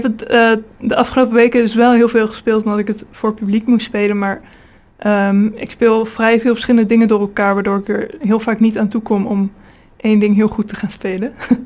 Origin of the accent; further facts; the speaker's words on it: Capelle aan den IJssel, South Holland, Netherlands; Nee, ik kom uit Capelle.